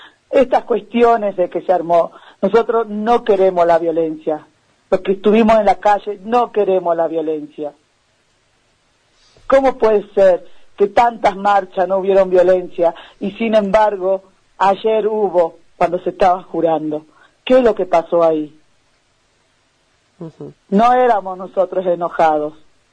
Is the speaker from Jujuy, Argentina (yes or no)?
yes; Jujuy, Argentina